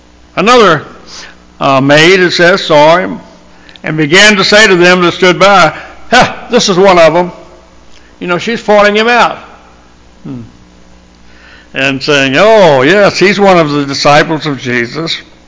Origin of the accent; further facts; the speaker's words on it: the South, United States; accent: Southern; I know I'm from the South. I think everybody knows that. And I don't notice any difference.